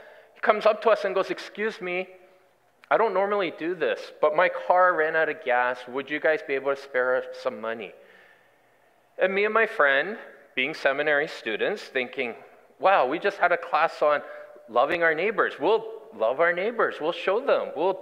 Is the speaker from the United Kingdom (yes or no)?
no; Ontario, Canada; now in Vancouver, Canada; I grew up mostly in Ontario before I moved out here to go to Regent College for seminary.